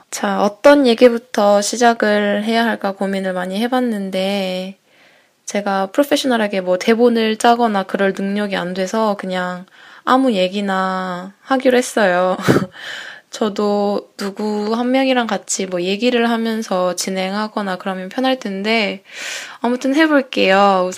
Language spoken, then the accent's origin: Korean; South Korea; moved away; 초반에는 항상 한국에서 왔다고 이렇게 얘기를 하는데